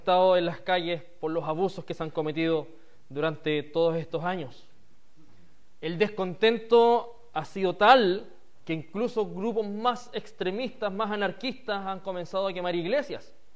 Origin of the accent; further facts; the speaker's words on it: Chile; que tengamos como chilenos, no podemos negar que el 18 de octubre Chile cambió.